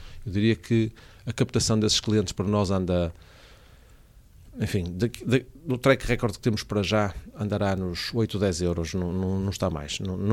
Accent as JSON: {"language": "Portuguese", "region": "Norte", "country": "Portugal", "said": "estávamos a transformar-nos numa confecção que tantas temos lá no Val do Ave, de onde eu venho, não é?"}